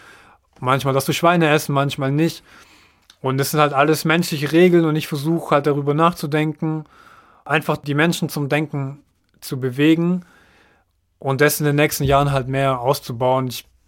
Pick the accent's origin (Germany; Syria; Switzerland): Germany; Baden-Württemberg; Ich komme aus dem Landkreis Esslingen und habe da auch mein Abitur gemacht.